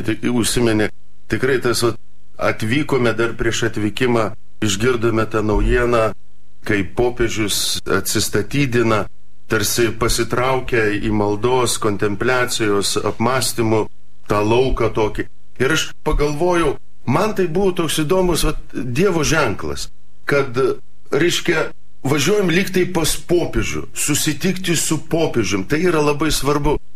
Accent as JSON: {"language": "Lithuanian", "region": "Samogitia", "country": "Lithuania", "said": "aš džiaugiuosi, būdamas žemaičiu ir būdamas krikščioniu ir kad priklausau Romos katalikų bažnyčiai."}